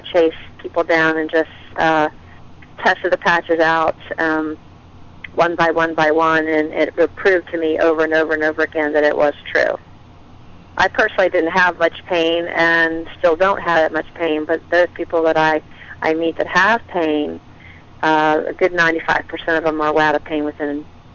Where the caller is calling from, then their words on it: Virginia, United States; I'm calling from Virginia.